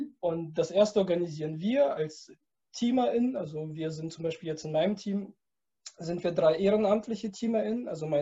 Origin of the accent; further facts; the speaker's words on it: Schleswig-Holstein, Germany; now in Magdeburg, Germany; Ich bin mittlerweile 28 Jahre alt. Ich wohne jetzt seit 5 Jahren in Magdeburg und komme eigentlich ursprünglich aus Südschleswig-Holstein. Das ist so unter Hamburg, südlich von Hamburg, so 30 Kilometer.